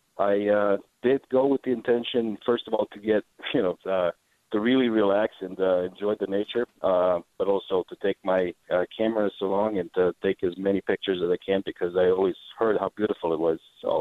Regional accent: Vienna, Austria; moved away as an adult; now in Phoenix, United States; It's from Austria, from Vienna. A little bit further away. I moved with my wife about a year ago with our baby boy, I'm a fresh Phoenician, so to say.

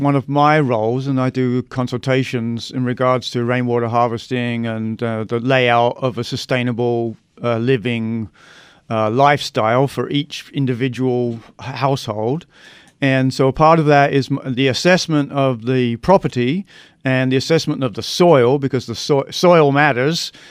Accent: London, United Kingdom; now in Arizona, United States; No, I'm from London, England. But that was back in 81, so I've kind of mellowed a bit.

